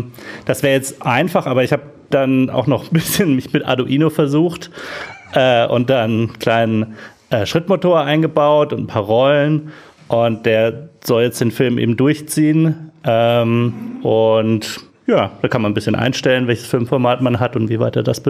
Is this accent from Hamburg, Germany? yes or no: yes; Hamburg, Germany; Ich komme aus Hamburg.